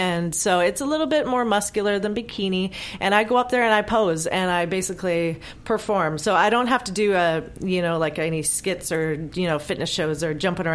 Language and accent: English; Vancouver, British Columbia, Canada; I have a special love for my hometown. So I love Vancouver. You know, there's mountains, there's water.